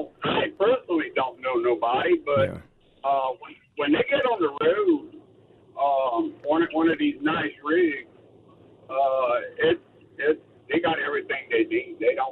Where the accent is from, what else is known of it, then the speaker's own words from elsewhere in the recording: Louisiana, United States; Then when you get in the rural areas, like I'm from Lafourche Parish, and not to knock Lafourche because it's like that in Terrebonne or anywhere else you go, Covington, the same thing.